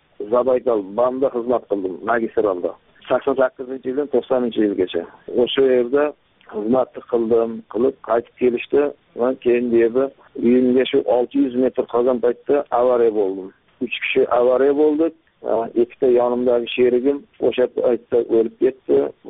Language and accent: Uzbek; Zomin, Jizzakh Region, Uzbekistan; born there; 1970-yilda Jizzax viloyati Zomin tumanida tug'ilganman.